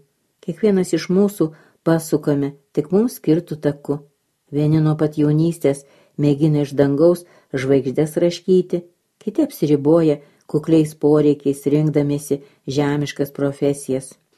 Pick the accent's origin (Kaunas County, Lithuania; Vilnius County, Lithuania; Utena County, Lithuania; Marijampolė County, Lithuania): Marijampolė County, Lithuania; Gelgaudiškis; Mano vaikystė prabėgo itin vaizdingoje vietovėje, Nemuno pakrantėse. Augau Gelgaudiškyje, šalia dvarvietės. Tai nedidelis miestelis Šakių rajone.